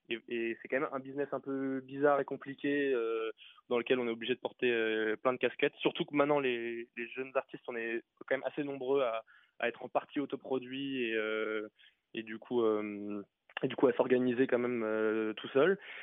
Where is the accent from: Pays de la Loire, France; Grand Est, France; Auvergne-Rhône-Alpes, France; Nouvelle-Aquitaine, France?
Grand Est, France; Strasbourg; moved away as an adult; now in Paris, France; j'ai grandi à Strasbourg. Après le bac, j'ai bossé un an et puis je suis arrivé à Paris.